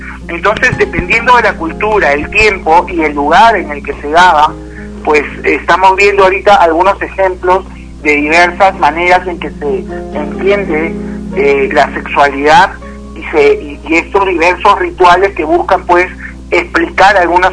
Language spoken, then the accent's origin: Spanish; Peru; lo que nosotros como peruanos u occidentales entendemos